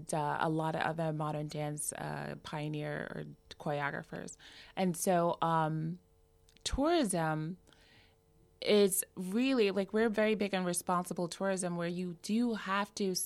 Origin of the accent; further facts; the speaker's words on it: New York City, New York, United States; I'm a native New Yorker. I'm from the Lower East Side. Got this.